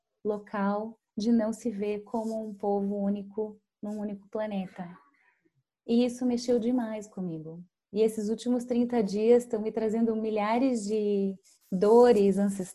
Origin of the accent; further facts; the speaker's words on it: Japan; now in Brazil; E eu não entendia o porquê existia um preconceito interno no meu país de origem, sendo que todo mundo era japonês.